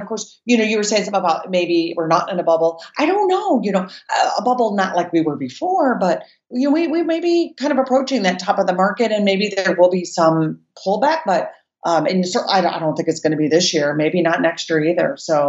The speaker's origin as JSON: {"language": "English", "region": "Colorado", "country": "United States", "also_born_or_lived": "Detroit, Michigan", "moved": "as an adult", "said": "Well, actually, I'm from Colorado. So when I graduated from college, I ended up getting this job in Detroit, Michigan."}